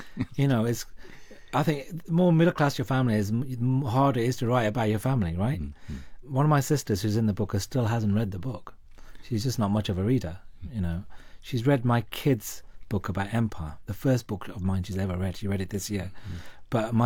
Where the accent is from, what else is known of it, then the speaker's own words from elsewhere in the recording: Wolverhampton, West Midlands, United Kingdom; accent: Wolverhampton; one of my nieces, who is university educated, calls me posh because I've lost my Wolverhampton accent.